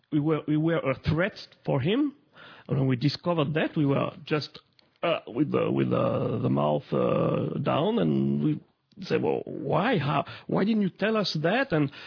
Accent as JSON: {"language": "English", "region": "Romandy", "country": "Switzerland", "second_language": "English", "said": "As you can hear, I'm sure I'm come from the French-speaking part of Switzerland"}